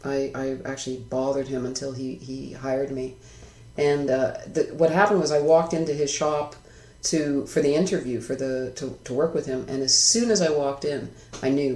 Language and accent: English; Etobicoke, Ontario, Canada; when we were both teenagers growing up in Etobicoke.